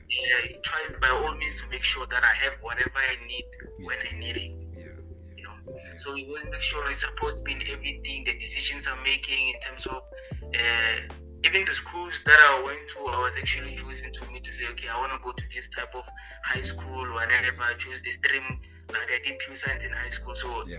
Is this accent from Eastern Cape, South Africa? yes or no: no; Gamarishane, Limpopo, South Africa; obviously, so I'm from Limpopo, studying at Tshwane University of Technology. Okay. And Limpopo, I'm from a small village called Gamarishane, and also I was raised by a single parent, the mother.